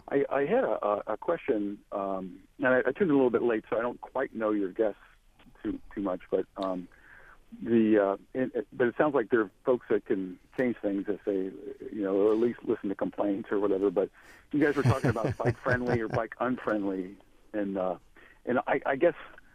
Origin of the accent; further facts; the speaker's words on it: Cincinnati, Ohio, United States; And as far as Cincinnati's concerned, and I've lived in some cities too, but Cincinnati's my hometown.